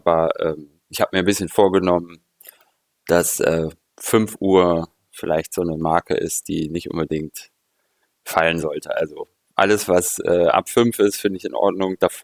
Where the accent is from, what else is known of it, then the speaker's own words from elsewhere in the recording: Bremen, Germany; moved away as an adult; also born or lived in Leipzig; ich bin in Bremen aufgewachsen und bin dann schon in der Jugend zum Malen gekommen, habe immer gemalt und wollte Künstler werden und bin es auch geworden, bin nach der Schule und im Zivildienst nach Leipzig gegangen, um Malerei auch zu studieren